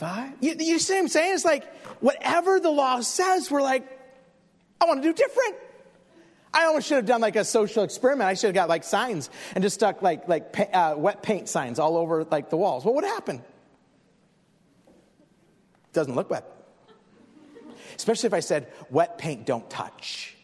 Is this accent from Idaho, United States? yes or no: yes; Twin Falls, Idaho, United States; I grew up in Twin Falls, Idaho. We had a Volkswagen Bug. We'd drive to Boise, Idaho.